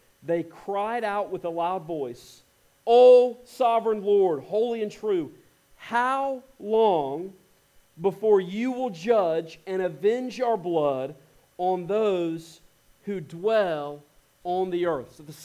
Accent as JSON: {"language": "English", "country": "United States", "said": "as an American, because if I'm honest, I've got it really good in the United States."}